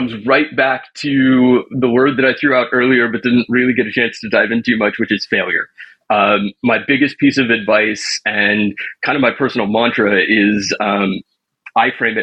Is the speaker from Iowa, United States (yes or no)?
no; Texas, United States; And I grew up in Texas. I mean, I grew up going to the rodeo and still, you know, had no idea what I was looking at.